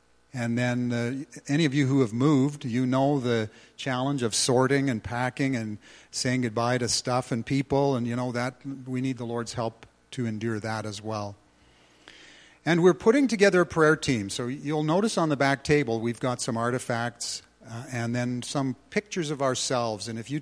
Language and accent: English; Edmonton, Alberta, Canada; And I grew up in Edmonton.